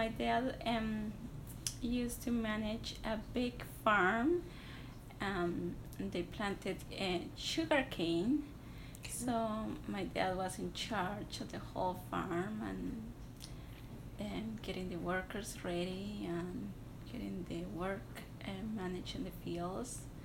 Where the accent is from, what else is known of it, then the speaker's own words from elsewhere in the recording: Colombia; I'm from Colombia, South America. I grew up in a small town, in a farm next to a small town.